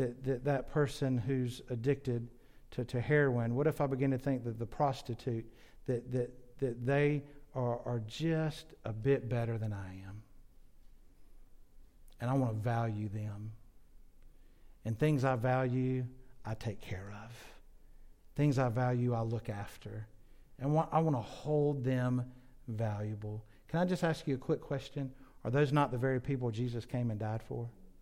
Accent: California, United States; born there; So I was born in California, and so Grandma and Grandpa lived in California.

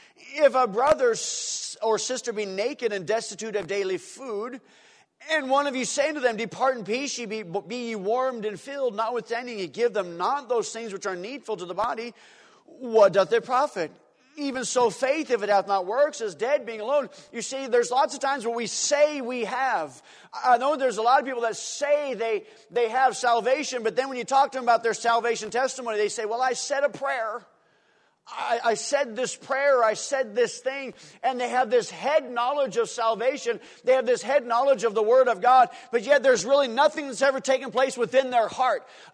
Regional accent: North Dakota, United States; born there; also born or lived in Minot, North Dakota; When my dad was in the Air Force, he was in Minot, North Dakota. I was born in North Dakota, so that explains a lot.

